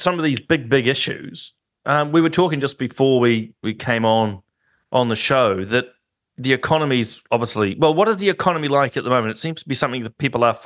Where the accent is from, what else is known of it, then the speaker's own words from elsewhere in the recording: New Zealand; which to me as a New Zealander, you go, newspapers are not meant to be endorsing